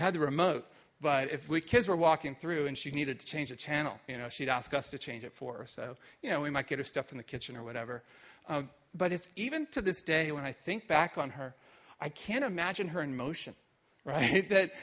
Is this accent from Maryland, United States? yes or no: yes; Wheaton, Maryland, United States; of my time when I was growing up in Wheaton, Maryland, my mother was an agoraphobic, which meant basically that she never left the house.